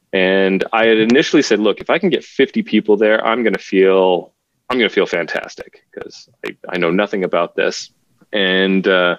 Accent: Utah, United States; I grew up in Utah and right up against these big, huge Wasatch Mountains.

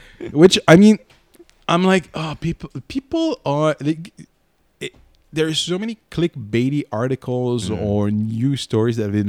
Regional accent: Canada; accent: French; first language French; English is a second language; I'm French Canadian. Give me a break.

